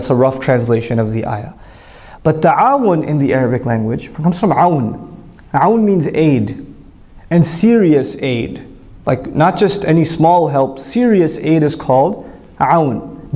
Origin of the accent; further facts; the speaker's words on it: New York, United States; I'm from New York, after all.